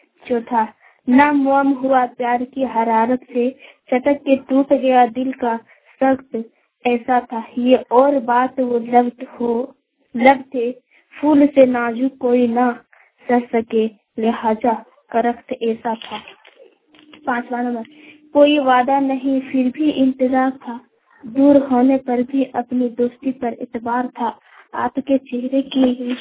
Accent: Deoghar, Jharkhand, India; Uttarakhand Ghaghi post city जिला देवघर से झारखंड के रहने वाले हूँ।

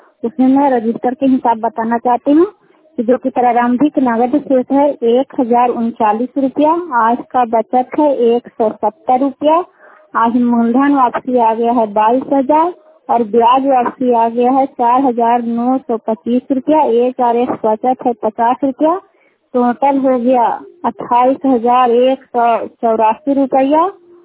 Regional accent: Kukahariya, Bihar, India; कुकहरिया के रहने वाले हैं, रुखाय पंचायत चंडी प्रखंड नालंदा जिला के।

